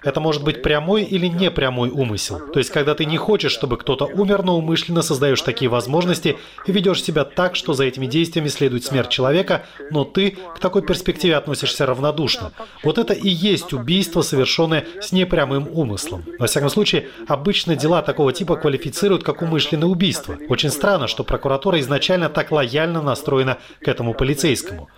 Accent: Georgia; мы, грузины, обычно устраиваем целые сборища на могилах наших родных.

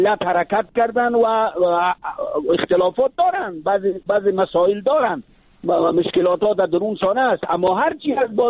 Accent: Afghanistan; ما افغانستانیستیم، ما افغان هستیم

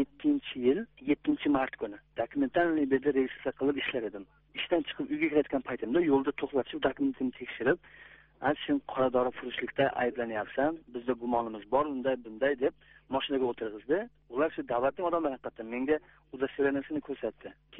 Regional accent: Olmaliq, Tashkent Region, Uzbekistan; Eng meni O'zbekistondan, Namangandan, Andijondan, men o'zim Olmaliqdan.

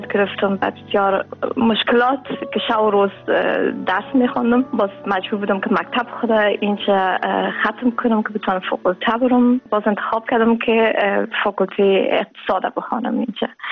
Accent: Afghanistan; ما از افغانستان آمدیم

